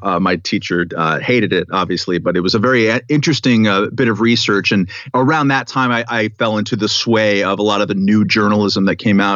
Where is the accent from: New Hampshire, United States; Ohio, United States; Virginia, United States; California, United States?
California, United States; Long Beach; So I am from Long Beach, California, Lakewood Village, part of Long Beach, aerospace belt country back in the height of the Cold War.